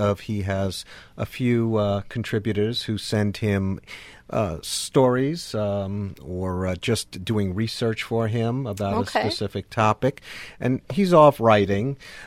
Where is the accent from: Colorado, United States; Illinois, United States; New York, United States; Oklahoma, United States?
New York, United States; Brooklyn; I actually met up with Garrison in Brooklyn, New York, my hometown.